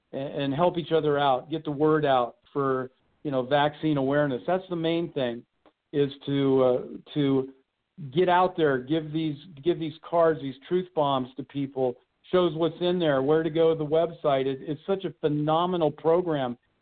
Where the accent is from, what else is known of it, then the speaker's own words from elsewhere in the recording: Lincoln, Nebraska, United States; And being that's where I was grown up, has a lot of great memories.